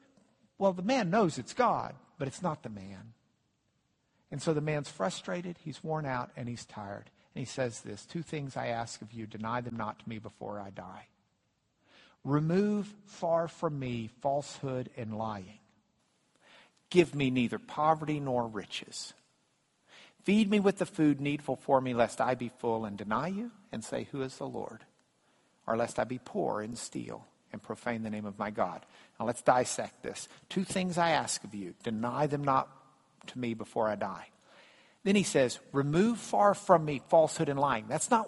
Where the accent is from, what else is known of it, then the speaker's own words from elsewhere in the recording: Lubbock, Texas, United States; I said, I grew up in Lubbock, Texas, and my parents taught me a couple of rules.